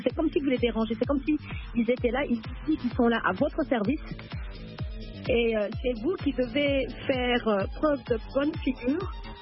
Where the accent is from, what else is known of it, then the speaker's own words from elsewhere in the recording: DR Congo; J'ai un passeport du pays. Je suis congolaise, pourquoi j'aurais besoin d'un passeport pour Kinshasa?